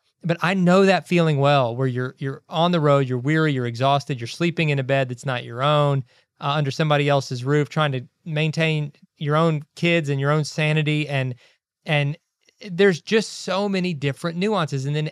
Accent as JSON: {"language": "English", "region": "Kentucky", "country": "United States", "tie": "born or raised there", "said": "You know, we've lived away from home. We grew up in Kentucky. All of our family, both sides for the most part, are still in Kentucky."}